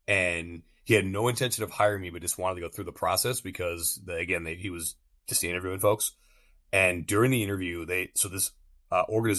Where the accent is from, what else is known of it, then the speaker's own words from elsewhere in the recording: Virginia, United States; also born or lived in Iowa; So I grew up in Northern Virginia, moved to Eastern Iowa, and went to college there.